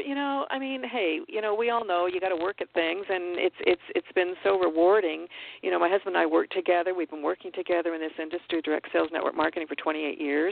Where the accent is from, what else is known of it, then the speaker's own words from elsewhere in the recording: Toronto, Ontario, Canada; I grew up in Toronto, Canada. I still live here just north of the city.